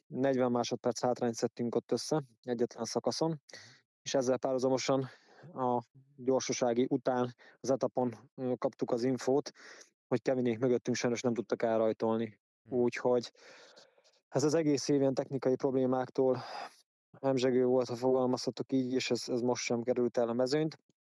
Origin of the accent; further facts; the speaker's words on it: Eger, Heves, Hungary; Hogy erről a környékről származunk, mert nekem az első élmények azok az egri legendás, nekem számomra legendás rajtszeremóniák.